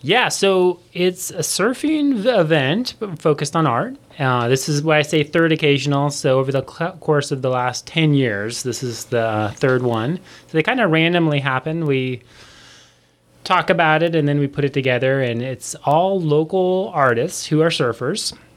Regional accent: Oregon, United States; now in Port Townsend, United States; Yeah, I never really thought of myself being a librarian growing up on the Oregon coast

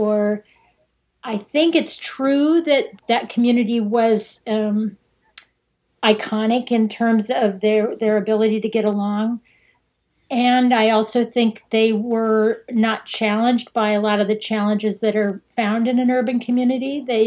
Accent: Midwest, United States; born there; I mean, I've lived in the Midwest. I was born in the Midwest.

